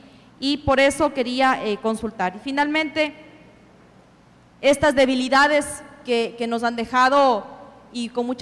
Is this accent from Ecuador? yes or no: yes; Ecuador; Yo debo mencionar como ecuatoriana que nosotros también estamos pasando por momentos muy complicados en nuestro país